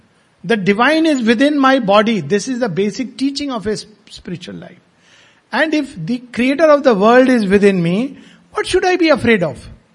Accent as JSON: {"language": "English", "country": "India", "said": "Because one of the things that I learned as an Indian is that death doesn't exist."}